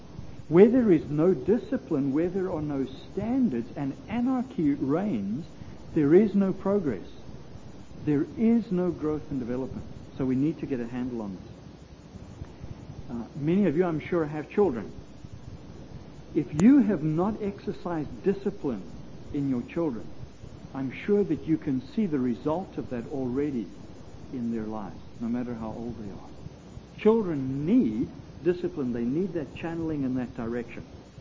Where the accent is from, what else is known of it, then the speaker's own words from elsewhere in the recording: South Africa; My background was that I came originally from South Africa, so that's why there's a little bit of an accent.